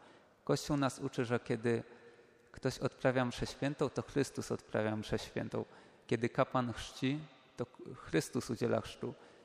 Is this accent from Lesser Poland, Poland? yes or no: yes; Lesser Poland, Poland; Pochodzę z archidiecezji krakowskiej, ale chodziłem do szkoły do Proszowic